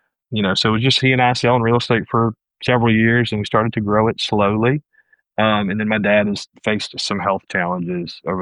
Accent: New Orleans, Louisiana, United States; My mom is from Louisiana. I grew up in New Orleans as well.

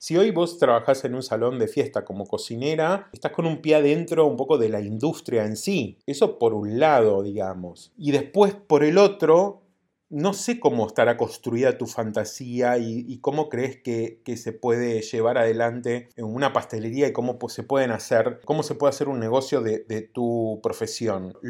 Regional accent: San Justo, Buenos Aires Province, Argentina; moved away as an adult; now in Montevideo, Uruguay; tengo 34 años, soy chef, pastelera de profesión y corazón, ya hace 11 años. Crecí y viví en San Justo, zona oeste, Buenos Aires, hasta los 30 años, pero luego me vine a vivir a Uruguay, Montevideo, Positos.

